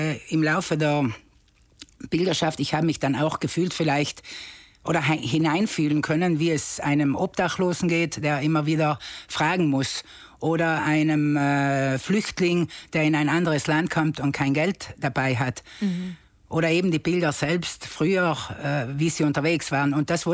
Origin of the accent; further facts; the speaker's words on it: Stilfes, Trentino-Alto Adige, Italy; die erste Etappe war vom Brenner bis nach Stilfes, das ist mein Heimatdorf, und dort habe ich zum Beispiel dann bei meiner Mutter übernachtet.